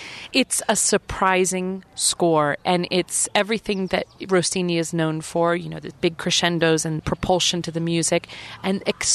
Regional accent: Kansas City, Missouri, United States; I get to go to my hometown in Kansas City

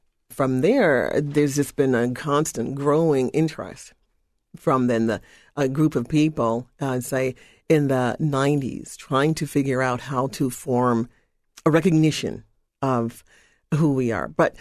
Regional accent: St. Helena Island, South Carolina, United States; I'm from St. Helena Island, which is there in the middle of Beaufort County.

